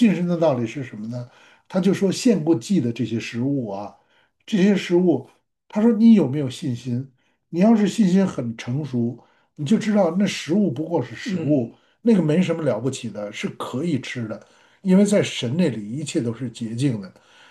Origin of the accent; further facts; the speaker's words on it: China; 我们中国人都吃猪肉，红烧肉是很多人的 favorite 啊